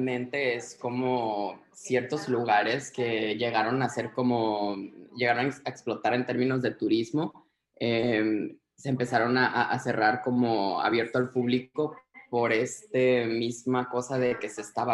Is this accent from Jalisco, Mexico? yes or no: yes; Puerto Vallarta, Jalisco, Mexico; pues las Islas Marietas, que están aquí cerca de Vallarta, de donde soy.